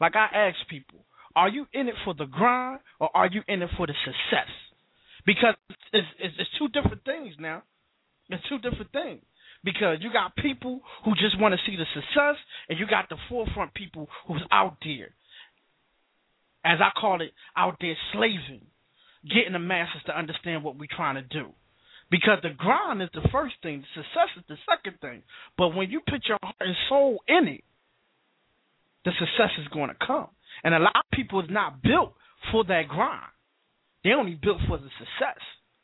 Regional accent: Philadelphia, Pennsylvania, United States; because I'm from Philadelphia. I had my own after-school program down at Waterview Recreation Center.

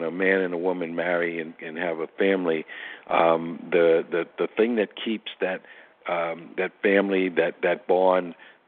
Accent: United States; I'm an American. I am not a Democrat or Republican. I am an American.

